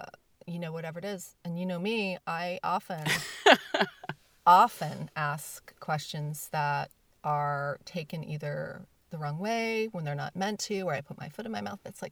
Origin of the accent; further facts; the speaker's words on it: Texas, United States; Yeah. In Texas. You know, my grandparents were from the South and, my other grandparents were from the North, but it was, you know, very segregated.